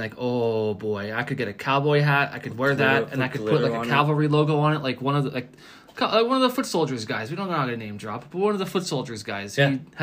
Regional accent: Canada; We're Canadian and we're nice.

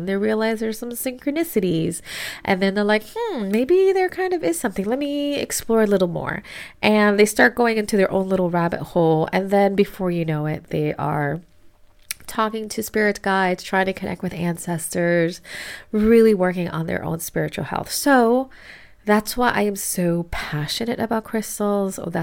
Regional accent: Miami, Florida, United States; So for those of you to know, I am Miami. I'm a Miami native. It's very rare to find somebody born and raised in Miami.

